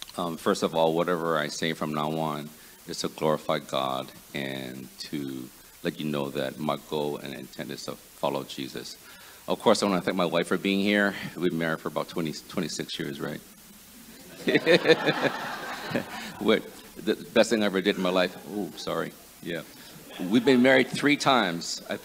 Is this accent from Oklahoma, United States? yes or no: no; Hawaii, United States; moved away as an adult; now in Virginia, United States; My wife and I are from Hawaii. We moved from Hawaii to Virginia in pursuit of, you know, my medical degree.